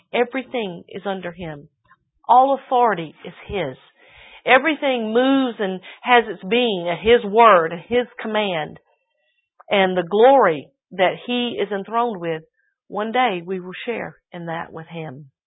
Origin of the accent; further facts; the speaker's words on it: United States; And of course, in my mind, because I'm an American, I'm thinking big government.